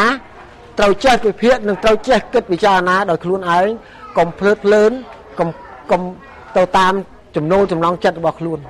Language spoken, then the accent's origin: Khmer; Preah Mul, Pursat, Cambodia; ស្រុកកំណើតនៅភូមិព្រះមូលបាទឃុំព្រះមូលស្រុកបកាងខេត្តស័ង្ក